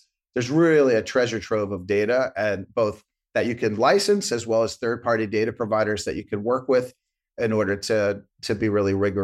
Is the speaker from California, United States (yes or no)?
no; Brooklyn, New York, United States; And so for sure, by growing up in Brooklyn and my parents', you know, housing experience and some of our friends and family has definitely played a part